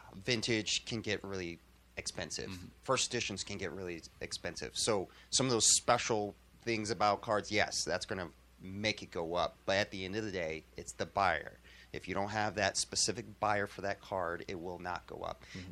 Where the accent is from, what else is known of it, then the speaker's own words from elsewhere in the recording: Illinois, United States; So I'm originally from Illinois.